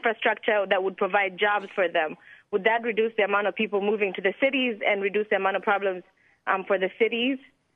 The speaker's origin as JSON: {"language": "English", "region": "Nairobi", "country": "Kenya", "said": "I'm originally from Nairobi, Kenya, East Africa"}